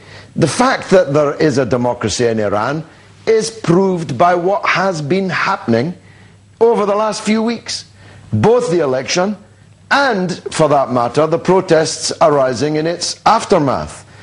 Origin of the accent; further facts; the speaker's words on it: England, United Kingdom; And I'm English, I'm British, and I'm proud of.